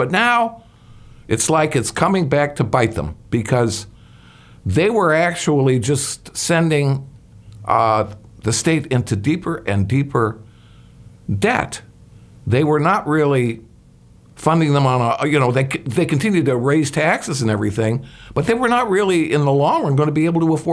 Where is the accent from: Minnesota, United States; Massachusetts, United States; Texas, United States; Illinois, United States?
Illinois, United States; Chicago; I'm from the Chicago area. I remember even as a teenager reading about, for instance, the state employees going on strike